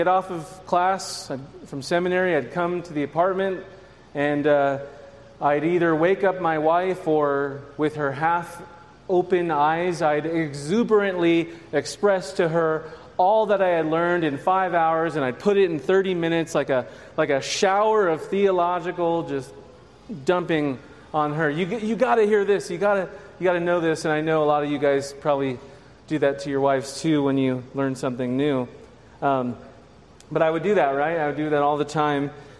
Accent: Phoenix, Arizona, United States; also born or lived in California; I grew up in California and Phoenix, Arizona, which is like California 2.0.

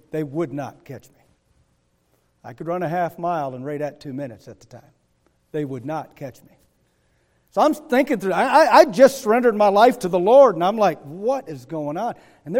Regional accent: Kingsley, Michigan, United States; I'm 19 years old. I'm from Kingsley.

